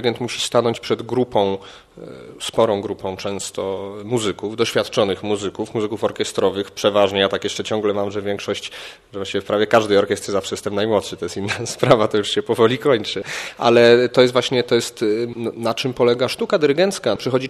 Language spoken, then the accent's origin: Polish; Poznań, Greater Poland Voivodeship, Poland; Bywam tu rzadko, bo rzadko, ale jednak mieszkam w Poznaniu. Jestem poznaniakiem, czuję się poznaniakiem.